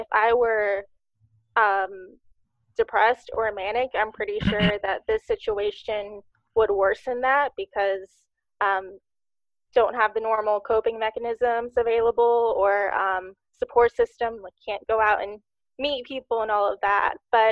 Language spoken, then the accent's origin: English; North Carolina, United States; moved away as an adult; now in Mobile, United States; I'm currently in Mobile, Alabama. I grew up in North Carolina, and then I moved here about a year ago because my boyfriend started residency here.